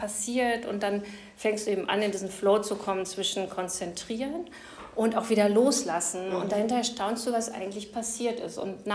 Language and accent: German; Delbrück, North Rhine-Westphalia, Germany; ich bin am Kirchplatz in Delbrück aufgewachsen